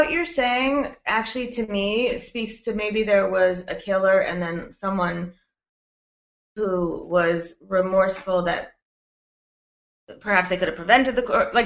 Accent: Florida, United States; Well, I grew up in Florida, so same.

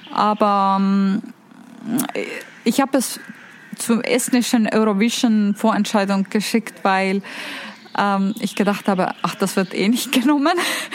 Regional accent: Tartu, Tartu County, Estonia; born there; German is a second language; der Town Tartu, wo ich geboren bin. Da gibt es den ältesten Universität

